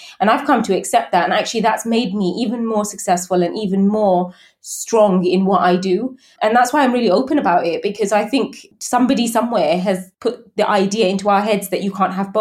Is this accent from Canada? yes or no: no; England, United Kingdom; growing up in England